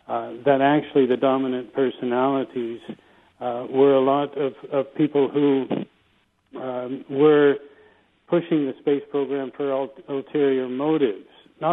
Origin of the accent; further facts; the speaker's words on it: San Diego, California, United States; I was born in 1955. I grew up in San Diego.